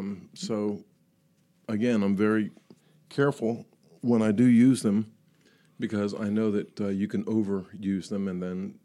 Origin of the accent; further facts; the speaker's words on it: Delaware, United States; born and raised in Delaware, former major crimes detective with the state police